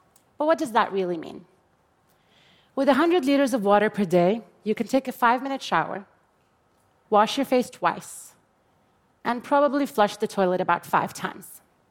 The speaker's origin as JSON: {"language": "English", "country": "Jordan", "tie": "born or raised there", "said": "I grew up in Jordan, a water-poor country that has experienced absolute water scarcity since 1973."}